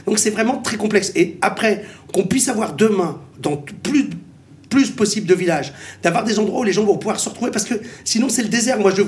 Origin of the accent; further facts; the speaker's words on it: Grand Est, France; born there; Moi, là-bas, je n'habite pas à Paris. Je suis né dans les Ardennes